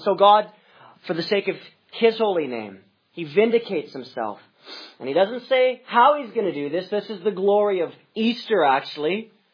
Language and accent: English; Winnipeg, Manitoba, Canada; I'm from Winnipeg